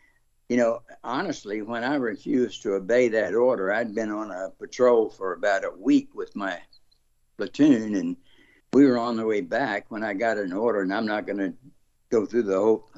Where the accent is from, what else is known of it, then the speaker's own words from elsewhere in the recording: Amite, Louisiana, United States; I think somebody from my hometown, Amite, Louisiana, let him know that I was there